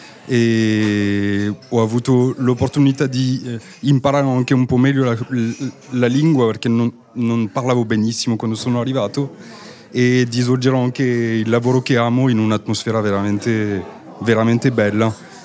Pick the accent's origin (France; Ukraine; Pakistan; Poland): France; Paris, Île-de-France; Italian is a second language; now in Milan, Italy; sono originario di Parigi.